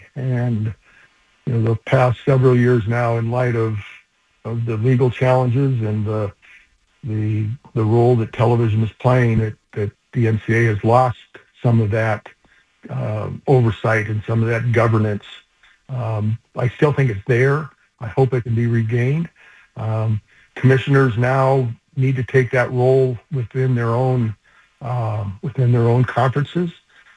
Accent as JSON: {"language": "English", "region": "Washington", "country": "United States", "tie": "born or raised there", "also_born_or_lived": "Oregon"}